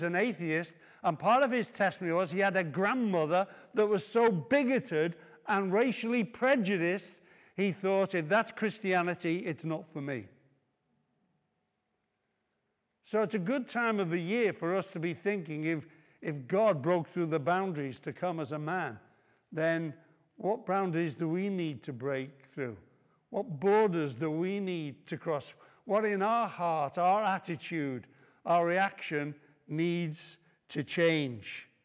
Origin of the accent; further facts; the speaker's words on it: Liverpool, North West England, United Kingdom; I was raised in Liverpool